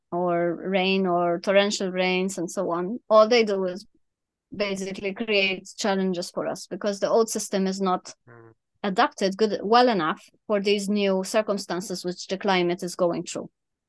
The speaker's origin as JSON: {"language": "English", "country": "Malta", "also_born_or_lived": "Germany", "said": "But I'm also from Malta, so I'm kind of used to the hot climate."}